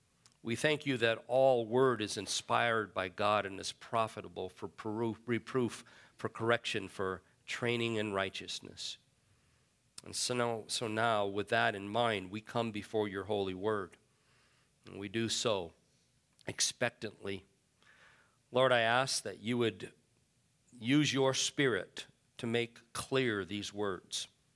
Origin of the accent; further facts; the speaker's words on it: Phoenix, Arizona, United States; because I grew up in Phoenix and I saw all this come to being.